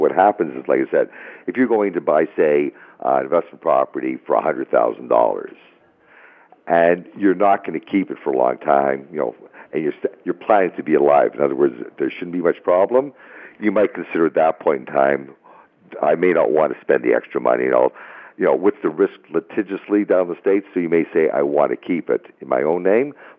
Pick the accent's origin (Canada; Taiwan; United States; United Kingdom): Canada; Toronto, Ontario; I was born in Toronto, lived here all my life.